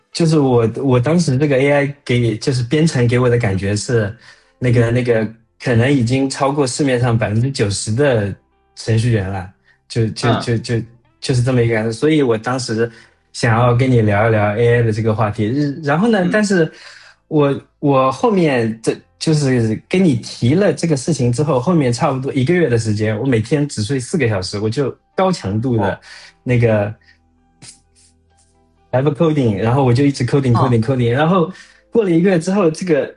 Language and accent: Chinese; Zhejiang, China; 我是来自于浙江最北边的一个城市。就是浙江最北是湖州嘛，然后也是湖州最北的一个城市